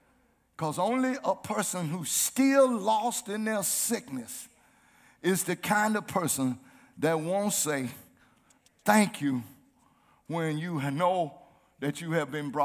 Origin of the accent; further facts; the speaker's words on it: Titusville, United States; When I was a young boy, growing up in Titusville, the parks and recreation centers were closed.